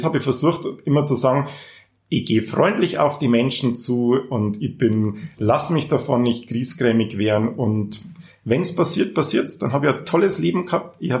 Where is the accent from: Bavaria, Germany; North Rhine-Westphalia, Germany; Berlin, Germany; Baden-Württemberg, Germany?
Bavaria, Germany; Passau; Also ich bin katholisch, Entschuldigung, wenn ich das jetzt mal so sage, ich bin katholisch behütet, brav in Passau aufgewachsen.